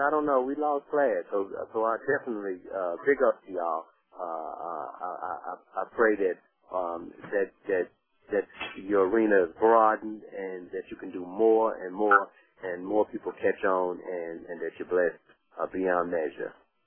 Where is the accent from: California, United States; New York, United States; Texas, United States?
Texas, United States; Longview; It's a certain way we do it in Longview, because I'm from Texas, you know.